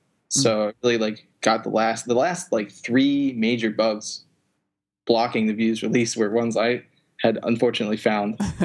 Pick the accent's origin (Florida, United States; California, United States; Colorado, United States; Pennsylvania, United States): Pennsylvania, United States; Philadelphia; I'm from Philadelphia. I grew up in the suburbs of Philly and moved to the city 4 or 5 years ago.